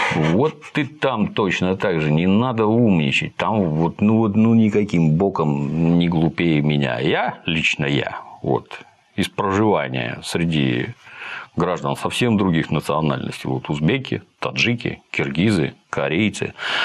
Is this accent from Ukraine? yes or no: yes; Kirovohrad, Kirovohrad Oblast, Ukraine; а я из Кировограда